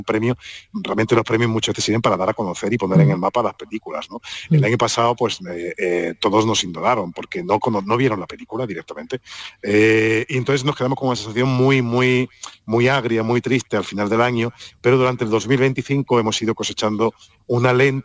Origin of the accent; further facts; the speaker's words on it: Algeciras, Andalusia, Spain; yo no me he criado en el campo, yo soy de Algeciras, pero no me he criado en el campo